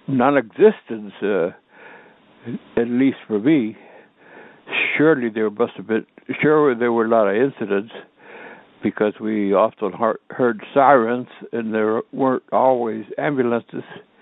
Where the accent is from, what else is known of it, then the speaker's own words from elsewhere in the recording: Austin, Texas, United States; I grew up in the Mexican-American neighborhood in East Austin, Texas, you all.